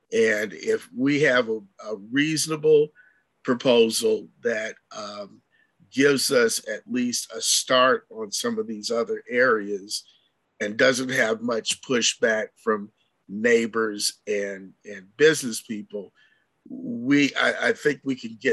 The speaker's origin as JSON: {"language": "English", "town": "Cleveland", "region": "Ohio", "country": "United States", "tie": "born or raised there", "moved": "yes", "said": "years ago when I grew up in the Midwest, when they consolidated all the transit agencies, they put out a one penny tax to do that in the Cleveland metro area."}